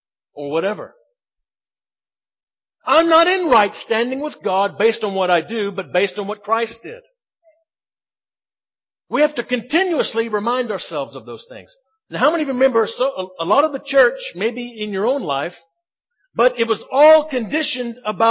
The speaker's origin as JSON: {"language": "English", "country": "United States", "lives_now": "South Africa", "said": "I'm American. Our supporters back home, they give us dollars."}